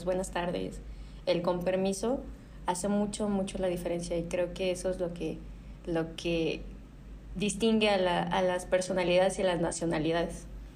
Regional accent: Ciudad del Carmen, Campeche, Mexico; also born or lived in Poza Rica, Mexico; yo nací en el estado de Veracruz, en Poza Rica, precisamente. Viví ahí hasta los 3 años y mi familia se mudó a Ciudad del Carmen, Campeche. Entonces, pues yo crecí, hice primaria, secundaria, preparatoria en Carmen.

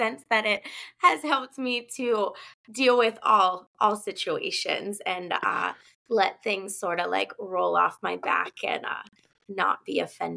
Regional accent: Pittsburgh, Pennsylvania, United States; now in Charlotte, United States; I'm from Pittsburgh, but our school is in Pittsburgh. So we were there for a little period of time. When I graduated, I took myself down to Charlotte

